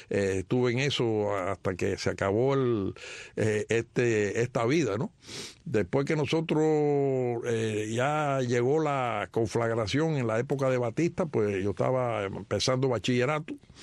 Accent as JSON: {"language": "Spanish", "town": "Santa Clara", "region": "Villa Clara", "country": "Cuba", "tie": "born there", "said": "Pero yo nací, en realidad fue en Santa Clara."}